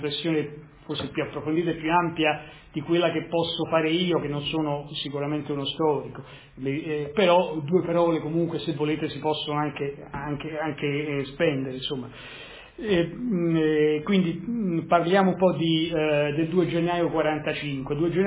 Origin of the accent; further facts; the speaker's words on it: Rome, Lazio, Italy; accent: Roman; now in Milan, Italy; io abito anche lì vicino, caso vuole, perdonate l'impressione romana, ma sono milanese, rimilanesizzato da 20 anni, però sono romano, sono ritornato su, al nord.